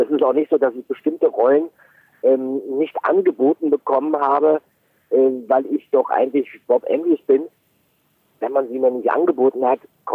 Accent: Berlin, Germany; Ich bin aus Berlin, Olli ist auch aus Berlin, Jens wohnt in Hamburg.

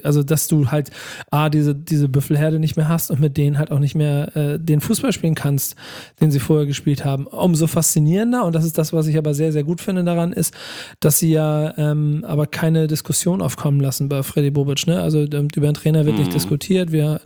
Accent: Hamburg, Germany; ich bin aus Hamburg

